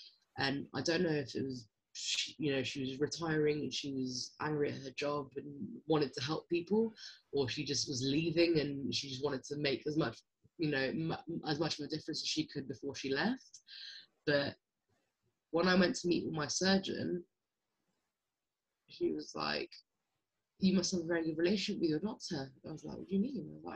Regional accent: Hammersmith, London, United Kingdom; My family live in Hammersmith. I was born and raised in Hammersmith

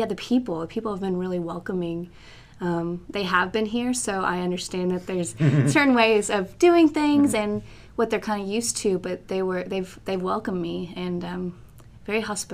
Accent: Fort Smith, Arkansas, United States; Well, I grew up here in Fort Smith. I'm very proud to be from Fort Smith. Did gymnastics my whole life. Was a cheerleader at Southside High School.

